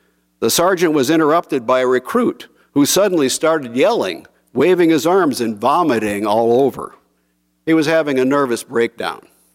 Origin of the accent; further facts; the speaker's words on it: St. Louis, Missouri, United States; I was inducted in the Army in St. Louis, my hometown at the time.